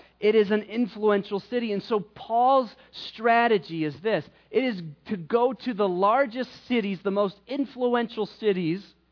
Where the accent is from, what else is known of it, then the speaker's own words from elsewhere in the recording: Midwest, United States; I grew up in the Midwest. All right? We would get the cool stuff like 5 years after Los Angeles and New York.